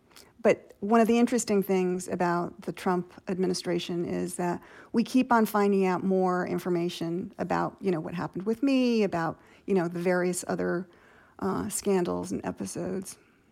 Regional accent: United States; I'm an American citizen.

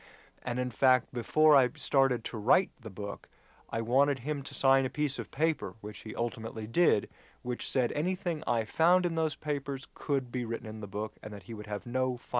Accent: Los Angeles, California, United States; he also knew I grew up in Los Angeles with a family in show business

